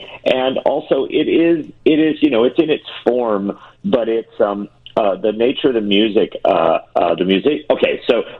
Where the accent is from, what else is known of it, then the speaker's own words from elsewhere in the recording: Chicago, Illinois, United States; moved away as an adult; you know, I'm from Chicago and born and raised and spent most of my career there